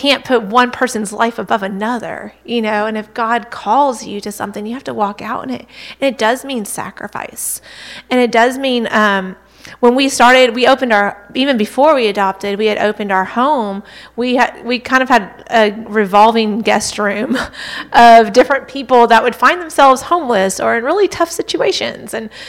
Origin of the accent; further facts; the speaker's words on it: Arkansas, United States; now in South Carolina, United States; But we're originally from Arkansas. And so that's where we came. That's where we met.